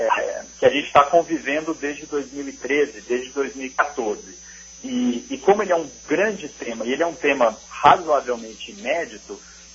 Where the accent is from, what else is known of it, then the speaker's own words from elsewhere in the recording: Brazil; é estranho que nós, como brasileiros, como país, não discutimos tão aprofundadamente